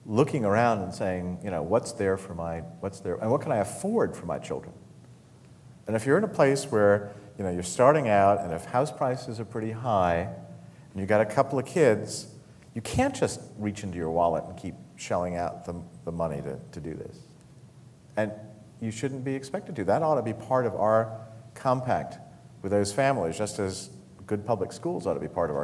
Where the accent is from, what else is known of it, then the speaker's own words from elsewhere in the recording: California, United States; I come from California, which, if you don't know it, is trying to, you know, we're now 3 months and counting